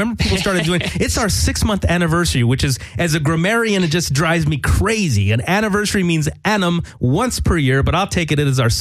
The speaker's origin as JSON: {"language": "English", "town": "Los Angeles", "region": "California", "country": "United States", "said": "I'm from Los Angeles, everybody just thinks everybody's Mexican."}